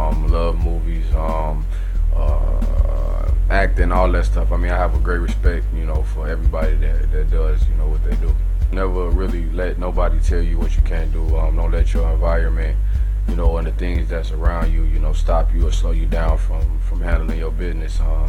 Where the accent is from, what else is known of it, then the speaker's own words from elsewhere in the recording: Maywood, Illinois, United States; I grew up in Maywood, Illinois, 5 minutes outside the inner city of Chicago.